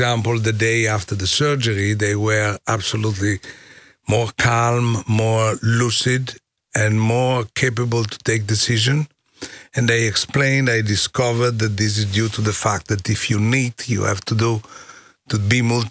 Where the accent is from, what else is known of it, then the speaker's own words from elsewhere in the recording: Milan, Lombardy, Italy; English is a second language; I'm from Milan